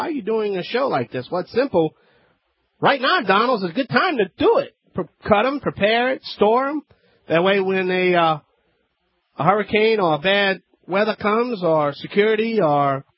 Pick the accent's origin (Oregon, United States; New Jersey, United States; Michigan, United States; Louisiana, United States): Louisiana, United States; That's right, I'm … from the Bayou Land.